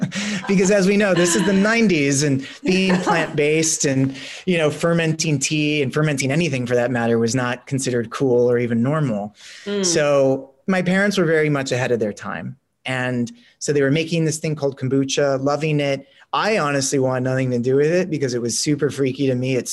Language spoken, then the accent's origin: English; Los Angeles, California, United States; being born and raised in Los Angeles, we live a very privileged life.